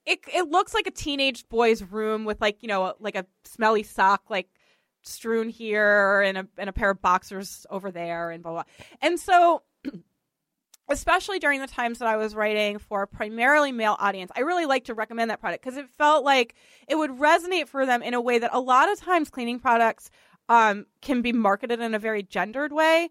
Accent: Boston, Massachusetts, United States; accent: Boston; And my Boston accent just came out.

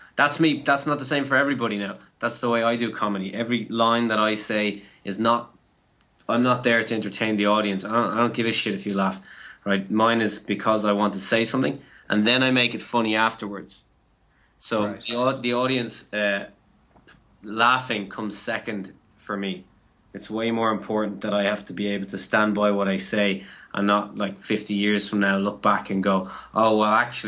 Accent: Ireland; And being Irish, growing up in a society where we're told not to stand out

